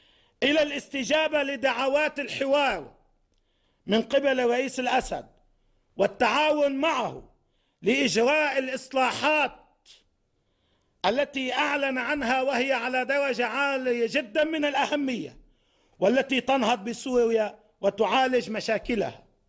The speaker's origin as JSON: {"language": "Arabic", "country": "Lebanon", "said": "نحن أكثر بلد في المنطقة يتأثر بما يجري في سوريا كلبنانيين."}